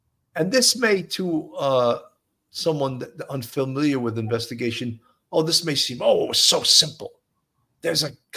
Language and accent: English; Midwest, United States; I'm from the Midwest, and my cop friends and family are different.